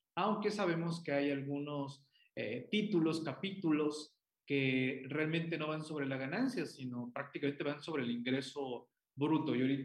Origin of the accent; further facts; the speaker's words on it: Mexico; como mexicano, si llego a abrir un negocio en algún otro país del mundo, tengo que venir a pagar impuestos también aquí a México